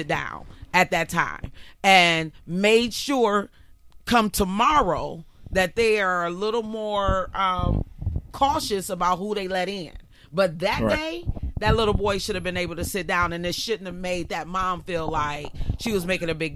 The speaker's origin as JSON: {"language": "English", "town": "Detroit", "region": "Michigan", "country": "United States", "tie": "born or raised there", "said": "Now, I'm born and raised in Detroit."}